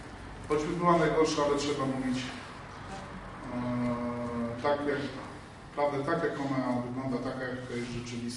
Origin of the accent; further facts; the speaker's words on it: Jedwabno, Warmian-Masurian Voivodeship, Poland; Czuję się, że pochodzę z tej gminy, z gminy Jedwabno i ta nazwa Jedwabno też jest dla mnie ważna. Tak? Tu chodziłem do szkoły, tutaj chodziłem do kościoła